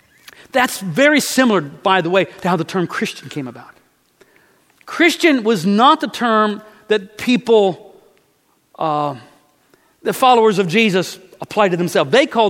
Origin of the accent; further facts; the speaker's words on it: Savannah, Missouri, United States; Hickory, Savannah, Missouri. They changed the name of the street to 14th Street. That's a boring name. I grew up on Hickory Street. 104 South Hickory, down in the basement.